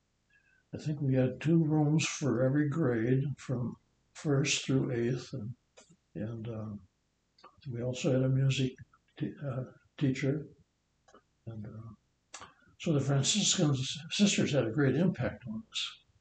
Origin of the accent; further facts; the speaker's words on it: Dubuque, Iowa, United States; I was born and raised in Dubuque.